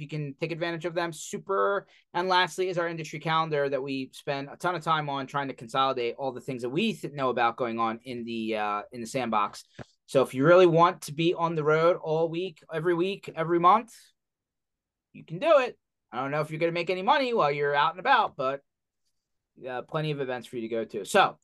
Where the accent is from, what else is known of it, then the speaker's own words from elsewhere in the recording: Philadelphia, Pennsylvania, United States; Yes, I'm definitely from Philadelphia. There's no question about it.